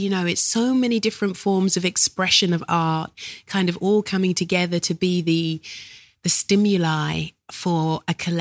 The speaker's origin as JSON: {"language": "English", "region": "London", "country": "United Kingdom", "tie": "born there", "said": "I was born in South London. I was born in the last 3 months of the 60s. So September 69."}